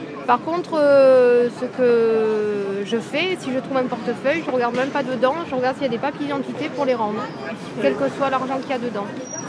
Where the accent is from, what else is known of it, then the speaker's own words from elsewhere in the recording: Marseille, Provence-Alpes-Côte d'Azur, France; Oui, je suis marseillaise, oui. J'habite Château-Gombert et en fait, je vis dans mon quartier depuis que je suis née.